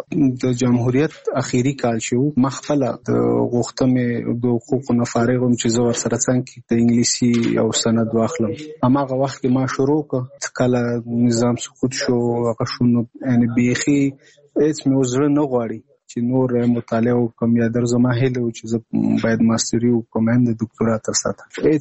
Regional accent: Nangarhar, Afghanistan; now in Kabul, Afghanistan; زموږ کور په ننګرهار کې دی، زه په کابل کې یم دلته

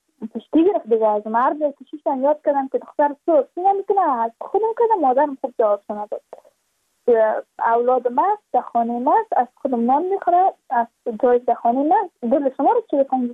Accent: Badakhshan, Afghanistan; ما از بدخشان هستیم

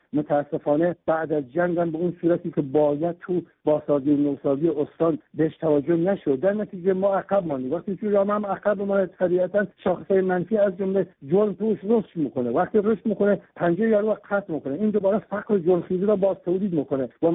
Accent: Kermanshah, Iran; من به عنوان یک کرمانشاهی

